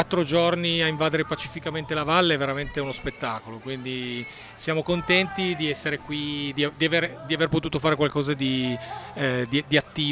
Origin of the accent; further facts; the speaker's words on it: Almese, Piedmont, Italy; Sì, noi siamo di Torino, in realtà una piccola rappresentanza della band è proprio della Val di Susa, perché siamo di Almese, io e Sara siamo di Almese